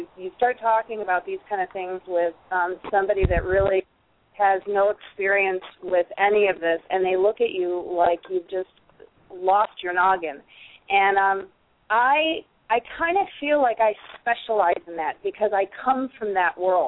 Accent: Buffalo, New York, United States; I grew up in Buffalo, New York

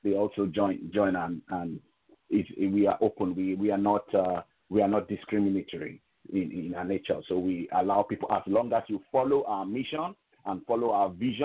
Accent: Nigeria; I'm from Nigeria, I'm from Western Africa.

